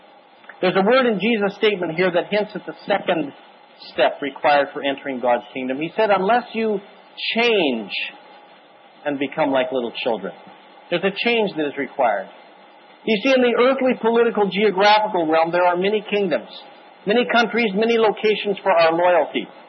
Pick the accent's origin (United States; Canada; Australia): Canada; I was born in Canada, case closed, I'm Canadian.